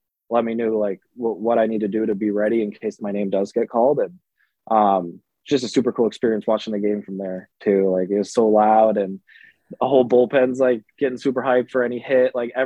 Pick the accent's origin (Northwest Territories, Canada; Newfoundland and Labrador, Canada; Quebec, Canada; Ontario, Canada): Ontario, Canada; Kingston; now in United States; I chose Niagara. It's very close to my hometown of Kingston.